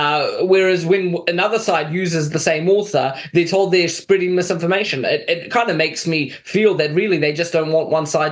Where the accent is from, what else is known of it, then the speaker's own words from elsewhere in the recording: Mozambique; I grew up in Mozambique. I grew up in a country that was part of the Second World, that was a Soviet satellite state.